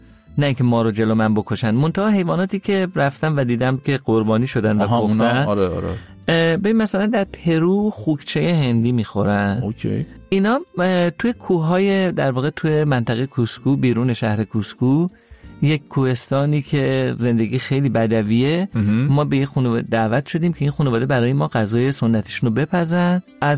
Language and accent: Persian; Iran